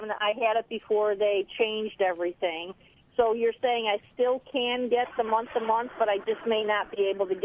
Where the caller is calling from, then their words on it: Hamburg, New York, United States; I'm calling from Hamburg, New York this week, not the bike path.